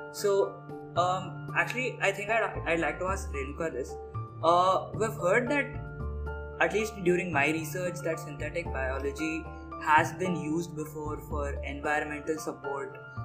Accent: India; But me being the Indian that I am

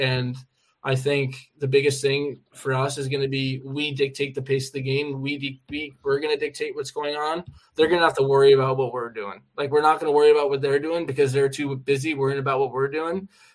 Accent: New Jersey, United States; It's funny because I'm from New Jersey, the state of New Jersey, and when I went to Orlando, I think I saw more New Jersey license plates than I do back home.

